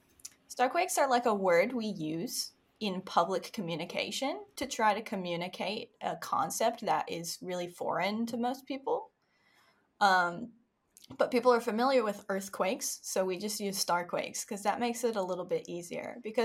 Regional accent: Dallas, Texas, United States; Oh, okay. I'm from Dallas.

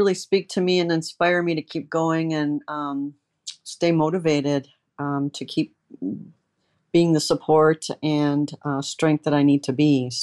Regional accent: Detroit, Michigan, United States; I'm from the Detroit area originally and went to school in the suburb of Detroit. Decided I want a life change, so I left the state and lived out of state for 10 years. And then parents started getting older, so decided to come back to Michigan.

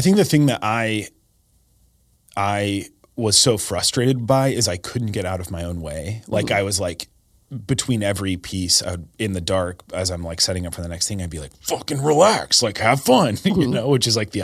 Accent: Tulsa, Oklahoma, United States; I'm from Tulsa. Yeah.

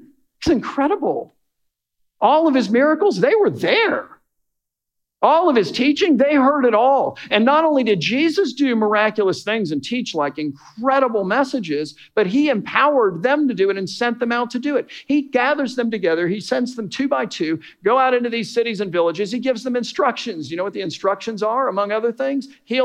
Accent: Fort Lauderdale, Florida, United States; Well, we're from Fort Lauderdale and da, da, da, da, da.

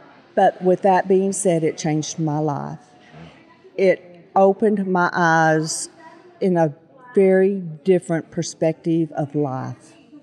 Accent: Amarillo, Texas, United States; now in Kenyon, United States; I was raised in Amarillo. I live in Kenyon now.

